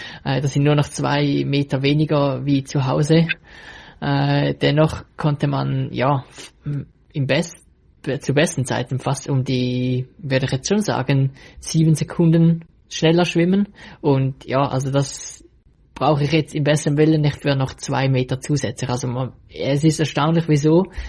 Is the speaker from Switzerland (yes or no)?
yes; Switzerland; Als Schweizer ist man sich ja schon eher gewohnt, dass es schnell mal hügelig sein kann und dass es nicht lange gerade Strecken gibt, sondern immer viele Unterbrechungen haben, weil einfach unsere Distanzen kurz sind.